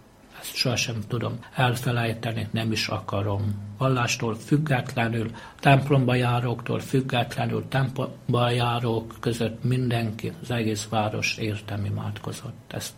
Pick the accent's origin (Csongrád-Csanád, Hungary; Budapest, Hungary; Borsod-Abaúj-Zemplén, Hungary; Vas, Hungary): Vas, Hungary; Szombathely; a szülővárosomban érkezem, onnan indultam, odaérkezem is vissza